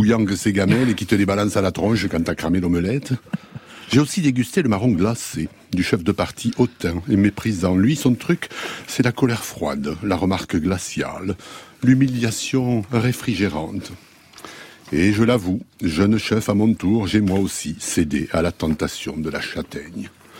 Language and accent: French; Occitanie, France; Chez moi, dans le Gers, on dit la castagne.